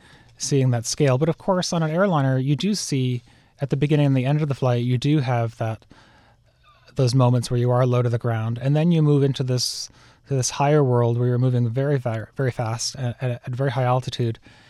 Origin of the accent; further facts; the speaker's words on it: Pittsfield, Massachusetts, United States; moved away as an adult; That's right. I was born in Pittsfield and went to school there. And I went to college in Western Massachusetts, and then I left for England.